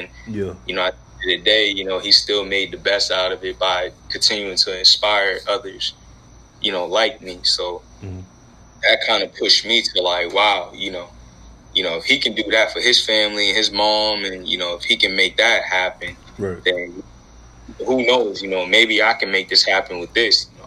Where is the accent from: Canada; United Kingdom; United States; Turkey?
United States; Boston, Massachusetts; also born or lived in Akron; I'm from Boston originally, as I said, but I ended up moving to Cleveland a part of the time of my life when I was younger as well.